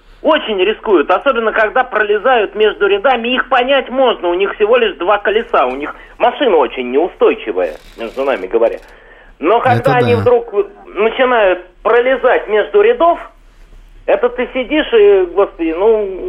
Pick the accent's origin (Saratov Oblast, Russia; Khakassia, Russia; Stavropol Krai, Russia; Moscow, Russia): Moscow, Russia; Ну, я из Москвы, беспокою вас